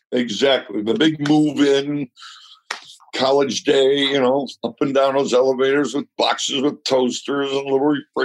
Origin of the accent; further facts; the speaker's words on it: Chicago, Illinois, United States; It's, you know, I'm from Chicago.